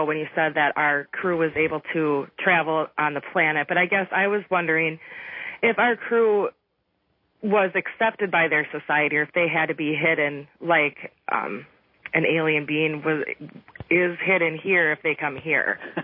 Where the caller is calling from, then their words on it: Minnesota, United States; I'm from Minnesota.